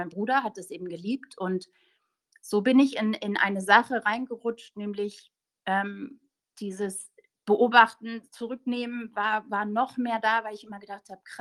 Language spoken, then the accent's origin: German; Hamburg, Germany; born there; 1975 geboren. Ich bin die älteste von 3 Kindern. Meine Eltern sind Österreicher, Grazer. Und ich bin in Hamburg aber geboren.